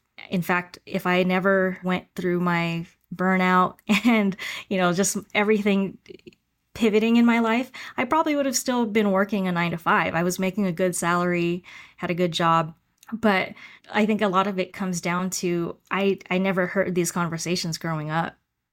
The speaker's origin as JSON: {"language": "English", "town": "Salinas", "region": "California", "country": "United States", "tie": "born or raised there", "said": "I grew up in Salinas, California, went to public schools my whole life."}